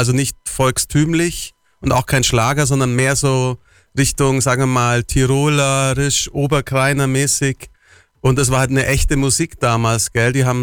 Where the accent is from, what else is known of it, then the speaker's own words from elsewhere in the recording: Bavaria, Germany; Ich bin Allgäuer, hast ja gesagt, und bin viel in meinem Van unterwegs.